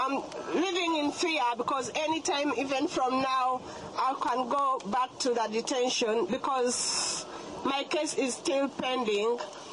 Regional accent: Uganda; I come from Uganda. I was detained in Yellswood for 6 months. I've been in this country for 5 years.

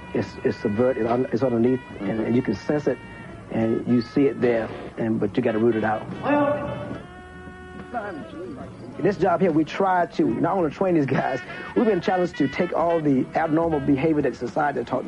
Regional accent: Georgia, United States; I came from Georgia, and I came from an environment where racism was everyday way of life.

